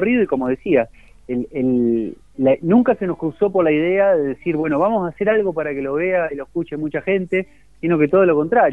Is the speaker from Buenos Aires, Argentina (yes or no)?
no; Santa Fe, Argentina; queda lejos de donde vivimos nosotros, que somos de Santa Fe, que seguimos viviendo en Santa Fe